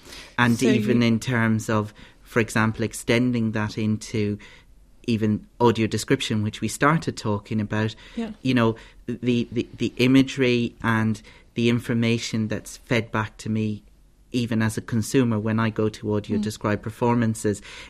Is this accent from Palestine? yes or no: no; Ballinasloe, Connacht, Ireland; now in Dublin, Ireland; I'm from Ballinasloe.